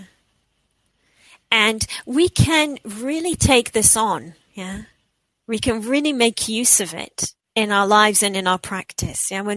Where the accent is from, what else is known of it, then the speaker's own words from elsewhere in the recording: Israel; You know, I'm originally from Israel